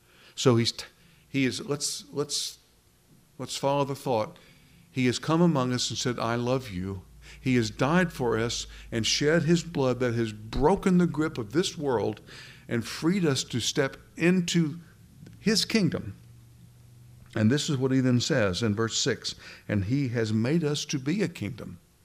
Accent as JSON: {"language": "English", "town": "Midland", "region": "Texas", "country": "United States", "tie": "born there", "also_born_or_lived": "Houston / New Orleans / Memphis / Kingwood", "said": "And so I was born in Midland. I lived in Houston, moved to New Orleans, moved to Memphis, came back to Kingwood, went to school here."}